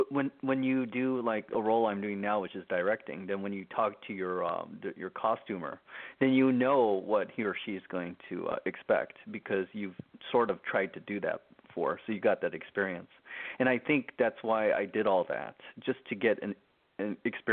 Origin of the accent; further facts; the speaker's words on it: Alameda, California, United States; born there; also born or lived in Japan; Well, I was born in Alameda, California. That's a suburb of San Francisco, and I moved around a lot, as a child, between Japan and the United States.